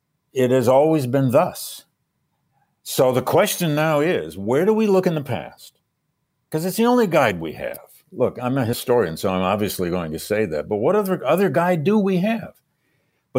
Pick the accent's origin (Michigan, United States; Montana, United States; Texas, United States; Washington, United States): Michigan, United States; I grew up in Michigan. And to see those guys with their assault rifles inside the Michigan Capitol was just appalling to me.